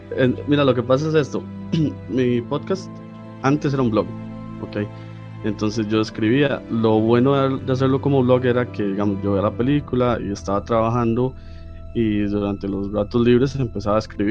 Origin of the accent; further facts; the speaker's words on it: Costa Rica; los dos somos ticos, bueno, los tres somos ticos